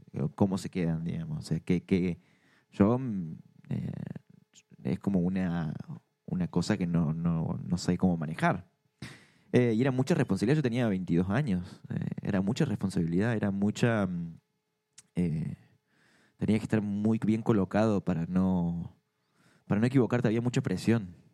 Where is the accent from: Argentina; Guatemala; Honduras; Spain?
Argentina; Córdoba; accent: Cordobés; cuando hablo con mi madre me sale, pero soy el cordobés número uno